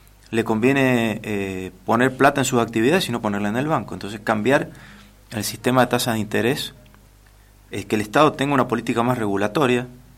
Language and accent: Spanish; Mendoza, Argentina; de donde yo vengo, que es la zona este, que es la región con más producción en volumen de vino de la República Argentina y tal vez de Sudamérica